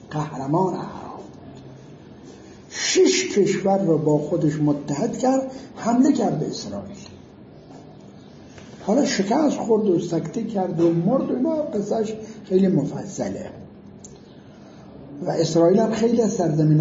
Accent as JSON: {"language": "Persian", "country": "Iran", "said": "ما ایرانی هستیم"}